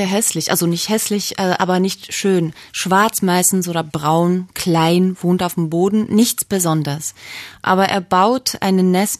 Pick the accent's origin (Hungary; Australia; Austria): Australia; German is a second language; now in Berlin, Germany; Berlin besonders ist zu Hause jetzt für mich, aber ich bin kein Deutscherin. Also ich komme aus Australien, da sind meine Wurzeln. Ich fühle mich jetzt zu Hause und ich habe nicht vor, wegzuziehen.